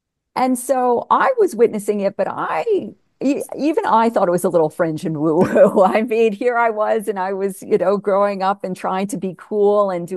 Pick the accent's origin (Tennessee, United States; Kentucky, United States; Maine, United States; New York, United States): New York, United States; New York City; I grew up in New York City